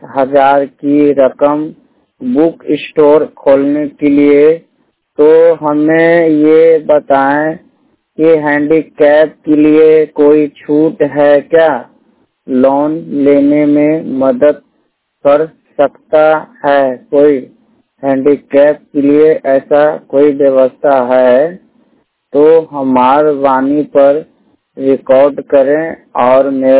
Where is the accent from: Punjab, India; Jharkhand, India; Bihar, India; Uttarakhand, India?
Bihar, India; Patna; और मैं 100% ब्लाइंड हूँ और मैं पटना से हूँ।